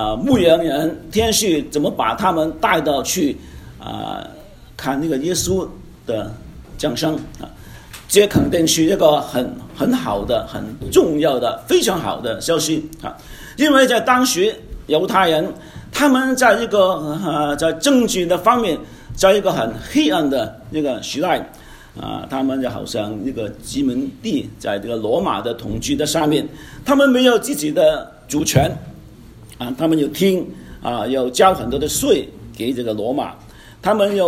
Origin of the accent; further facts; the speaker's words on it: China; 作为一个中国人也不错